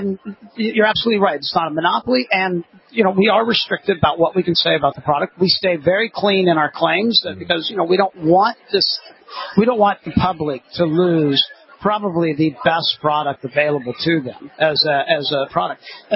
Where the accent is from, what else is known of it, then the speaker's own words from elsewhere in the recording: Midwest, United States; And where I grew up in the Midwest, it was literally not there at all.